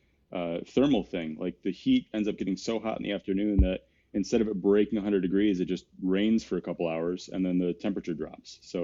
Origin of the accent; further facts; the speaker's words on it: Detroit, Michigan, United States; I'm originally from Detroit, and we share some home teams and some native soil there.